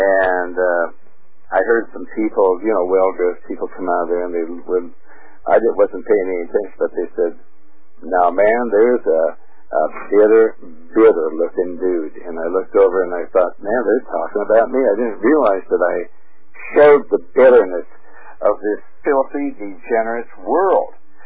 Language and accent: English; Montana, United States; I'm from Montana